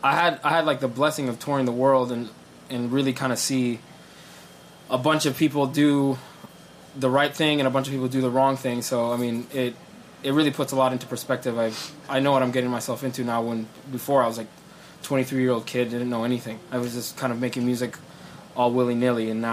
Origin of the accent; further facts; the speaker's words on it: Sudan; now in New York, United States; I was living in Ohio. I'm originally from Sudan.